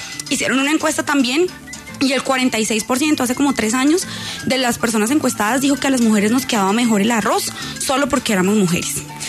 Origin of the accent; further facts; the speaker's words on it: Colombia; yo estoy segura de que somos la mayoría de Colombia.